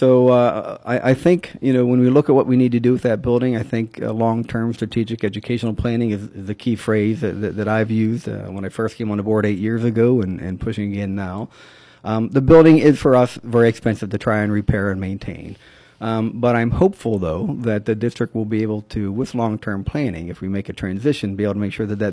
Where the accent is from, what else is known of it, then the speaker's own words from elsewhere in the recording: Pennsylvania, United States; raising my kids in Beaver County and growing up in Allegheny County, the middle school concept was not a new concept by any means.